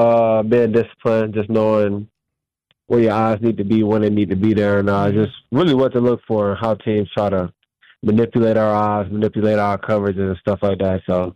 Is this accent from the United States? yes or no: yes; Florida, United States; Man, I'm from Florida, so yeah.